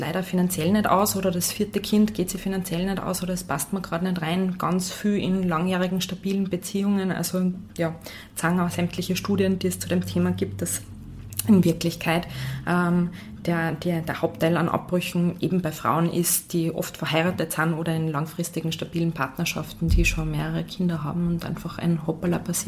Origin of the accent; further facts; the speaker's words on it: Salzburg, Austria; In Salzburg, ich bin ursprünglich Salzburgerin